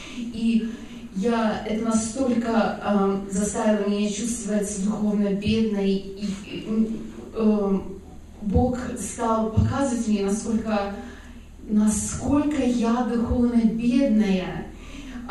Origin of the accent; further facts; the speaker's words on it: Belarus; now in United States; я оригинально из Беларуси, но мы уже 10 лет проживем по визам в Америке, в Калифорнию, сейчас недавно переехали.